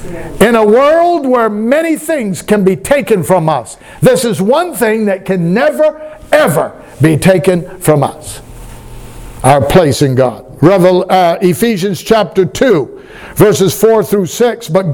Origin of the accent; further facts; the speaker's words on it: Westbrook, Maine, United States; I'm from the Northeast. I'm born in Maine to be exact, Westbrook, Maine to be exact, outside of Portland.